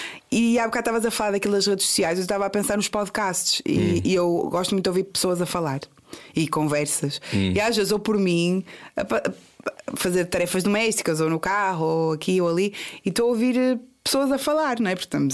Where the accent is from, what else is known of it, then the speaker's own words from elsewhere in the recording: Porto, Norte, Portugal; Além de que sou tripeira, então tenho aquela coisa de me expressar às vezes também de forma muito, muito genuína, até pondo umas vírgulas de vernáculo no meio.